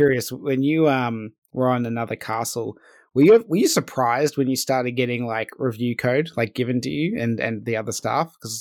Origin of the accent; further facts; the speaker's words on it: Australia; But I do think it's not easier, but there is a benefit that of being Aussie.